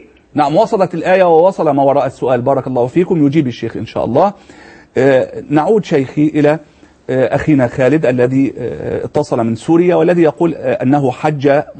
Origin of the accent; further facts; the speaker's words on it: Egypt; كالذين يعملون في الشرطة عندنا في مصر لابد أن يحلق اللحية